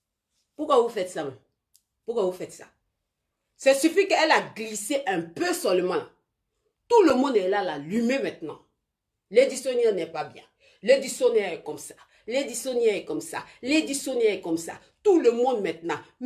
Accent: Côte d’Ivoire; Suivant même là, nous là même là, on est des Ivoiriens là même.

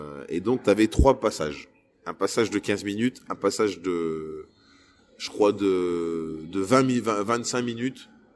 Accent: Lille, Hauts-de-France, France; Parce que moi, je suis un Lillois

